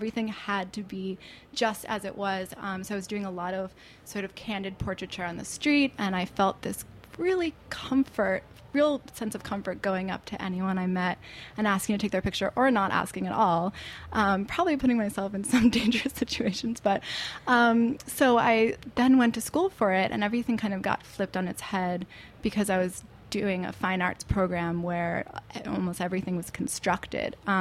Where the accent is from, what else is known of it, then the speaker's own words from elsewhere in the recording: Hastings on Hudson, New York, United States; So I grew up in Westchester in Hastings on Hudson